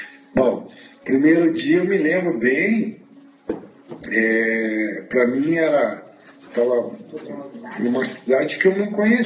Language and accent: Portuguese; Paraná, Brazil; accent: Paraná; E eu fiquei muito nervoso, falei, meu Deus, agora eu aqui, com esse meu sotaque de paranaense